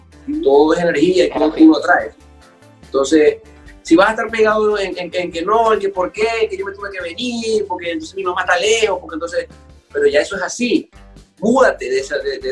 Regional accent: Venezuela; somos personas, los venezolanos por naturaleza, somos apegados a la tierra, pues.

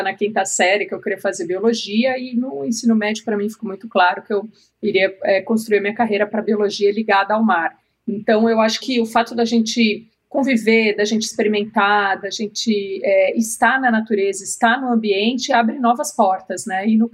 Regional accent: São Paulo, Brazil; envolto por um dos maiores remanescentes de Mata Atlântica do estado de São Paulo. É um lugar onde eu cresci, em meio à natureza, próximo à cachoeira.

